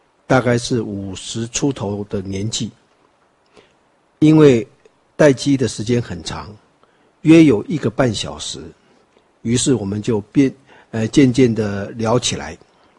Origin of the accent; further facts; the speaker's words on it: Taiwan; 我就说不是，我是从台湾来的。